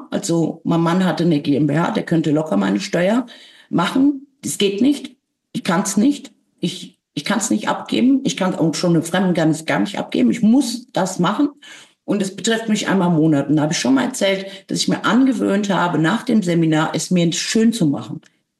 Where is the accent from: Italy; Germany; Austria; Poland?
Poland; Also, ja, das ist eindeutig, ich komme aus Polen, ich kann Wetter machen.